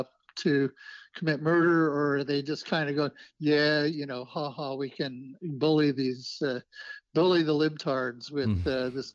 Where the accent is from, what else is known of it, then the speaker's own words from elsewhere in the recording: Idaho, United States; I grew up in Southern Idaho, right?